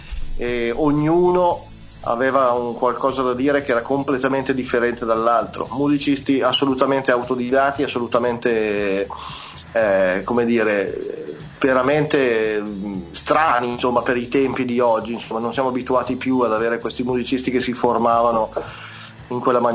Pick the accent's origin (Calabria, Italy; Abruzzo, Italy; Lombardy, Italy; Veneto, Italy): Lombardy, Italy; Milan; vengo da Milano